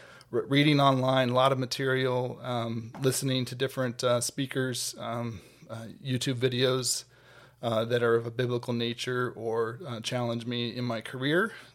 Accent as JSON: {"language": "English", "region": "Ohio", "country": "United States", "tie": "born or raised there", "said": "I was born and raised in Central Ohio. My family still lives here."}